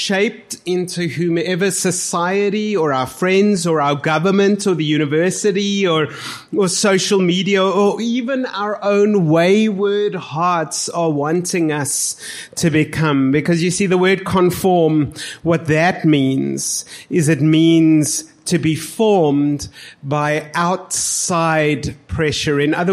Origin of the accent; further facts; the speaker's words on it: Pretoria, Gauteng, South Africa; If I am a person from Pretoria and I live in this city, the hustle, the bustle, the things that we have in our city are also going to start to shape us.